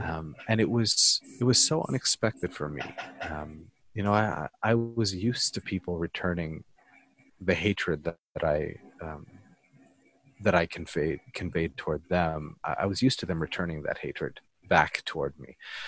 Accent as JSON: {"language": "English", "country": "United States", "tie": "born or raised there", "said": "there were so many other influences, just, you know, growing up in America that I didn't even recognize"}